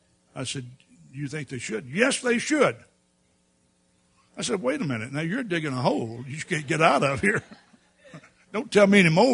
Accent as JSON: {"language": "English", "region": "the South", "country": "United States", "tie": "born or raised there", "said": "You know, I grew up in the South and everything was segregated."}